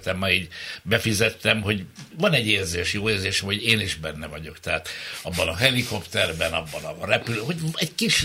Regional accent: Hungary; De én például magyar vagyok

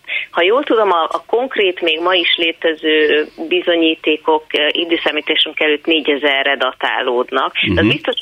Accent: Hungary; az én édesapám szíriai, az édesanyám magyar, és bár én már Magyarországon születtem, és itt nőttem fel, azért nagyon sokat jártunk Szíriába egészen pici koromtól kezdve, sőt ott is kereszteltek meg egy csodás kolostorban, Szednájában

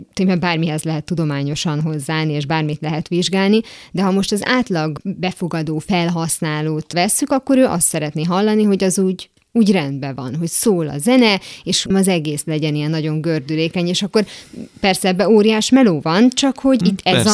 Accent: Hungary; ezt mi pont azért, mert magyarok vagyunk, ezért nem tudjuk megítélni, nem leszünk objektívek, mert belülről nézzük a dolgot.

